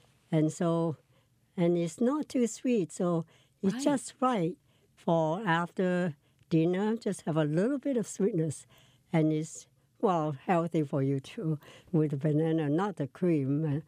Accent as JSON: {"language": "English", "country": "Hong Kong", "said": "because I came from Hong Kong. And, you know, Hong Kong has very good food."}